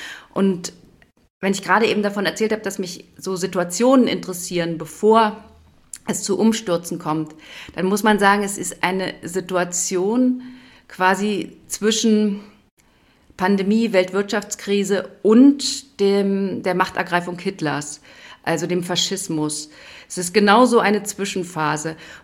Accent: Brandenburg, Germany; also born or lived in Berlin; ich komme aus Brandenburg, Berlin

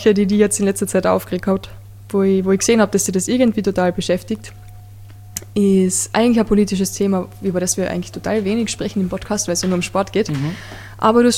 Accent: Austria; Heftig, da darf ich mich gar nicht aufregen, weil es als Österreicher.

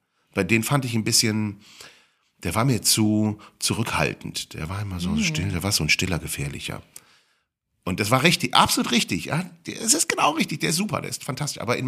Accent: Cologne, North Rhine-Westphalia, Germany; Meine Kölner Sozialisation hat damit zu tun, dass man als Kölner ein arrogantes Arschloch ist

